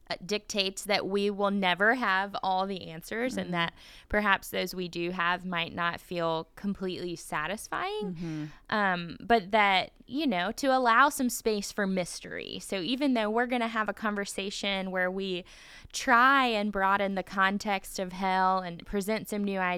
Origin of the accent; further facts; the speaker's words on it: North Carolina, United States; And so I did grow up in a part of North Carolina